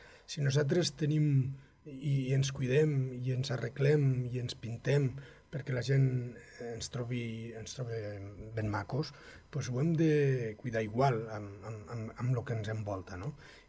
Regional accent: Riu d'Abella, Catalonia, Spain; Nosaltres aquí, jo quan era petit, mirava, vivia a Riu d'Abella, mirava i a la nit no es veia res

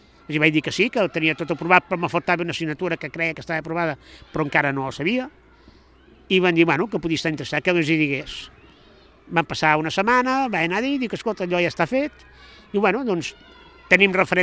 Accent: L'Espluga de Francolí, Catalonia, Spain; jo lògicament soc fill de l'Espluga i visc a l'Espluga

